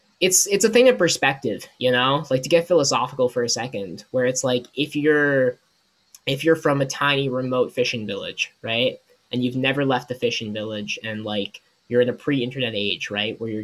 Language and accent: English; United States; I was raised in America, but I have a good amount of Irish culture in me, but I wouldn't really be accepted by most Irish people as being Irish.